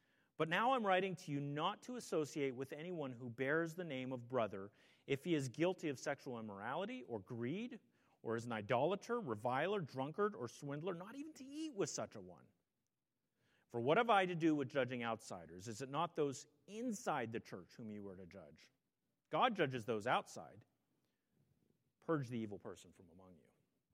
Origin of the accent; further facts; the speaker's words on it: United States; Right, we're as American Christians, we tend to be very individualistic.